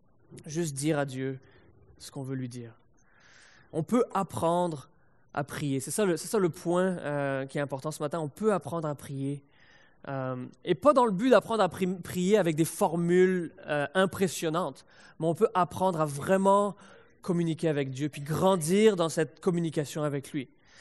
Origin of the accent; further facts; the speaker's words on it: France; j'ai grandi en France